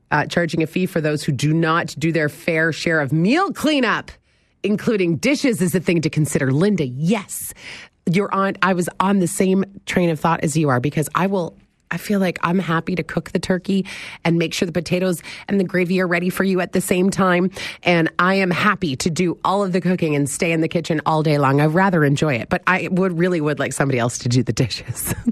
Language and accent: English; Canada; it's so infuriating as a taxpayer, as a Canadian.